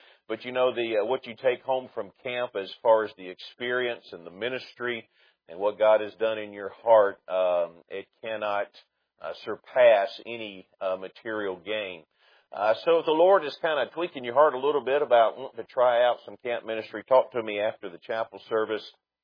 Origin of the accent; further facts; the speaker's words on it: Alabama, United States; the church that I grew up in North Alabama